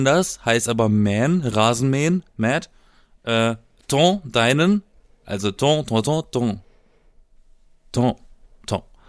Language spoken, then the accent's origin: German; Baden-Württemberg, Germany; Die haben alle badisch geredet bei uns in Baden.